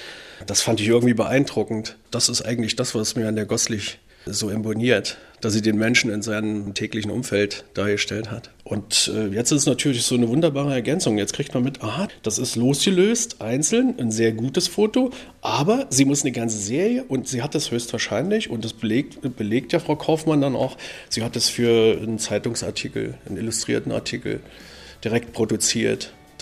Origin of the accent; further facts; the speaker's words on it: Werder, Brandenburg, Germany; Naja, und dann komme ich aus Werder und dann dachte ich mir, eigentlich müsste man da mal was draus machen.